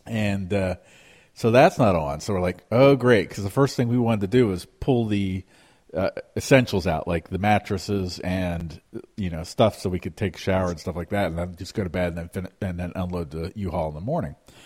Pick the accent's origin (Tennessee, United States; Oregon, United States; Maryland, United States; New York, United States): Maryland, United States; I'm not used to this because I come from Maryland